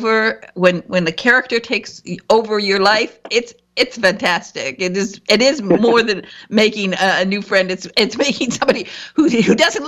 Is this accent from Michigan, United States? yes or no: yes; Michigan, United States; I come from Northern Michigan, my father was a lumberman.